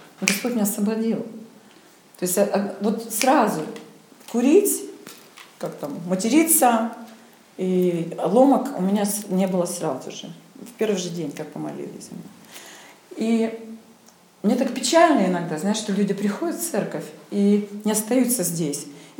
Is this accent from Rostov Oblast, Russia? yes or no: yes; Novocherkassk, Rostov Oblast, Russia; Я вообще из Новочеркасска. Это Ростов-на-Дону, то есть Россия, не знаю, где это находится, Ростов-на-Дону, значит, юг страны.